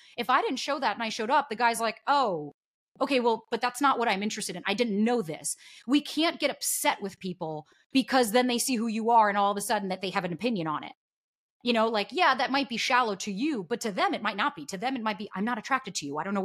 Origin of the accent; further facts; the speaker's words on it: New York, United States; I'm new from New York. Go easy on me.